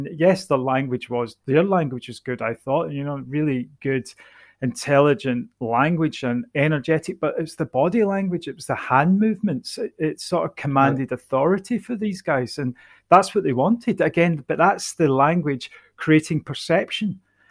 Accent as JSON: {"language": "English", "country": "United Kingdom", "said": "And being British, you've got a healthy level of skepticism, haven't you?"}